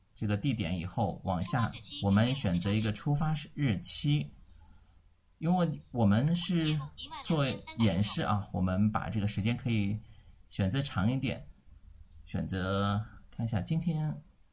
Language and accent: Chinese; Nanchang, Jiangxi, China; 我老家是南昌的啊